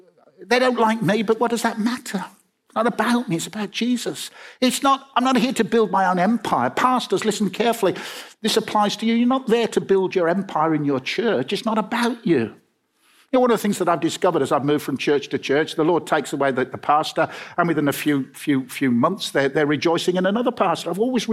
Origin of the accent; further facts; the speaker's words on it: Birmingham, West Midlands, United Kingdom; I'm a Christian and I come from Birmingham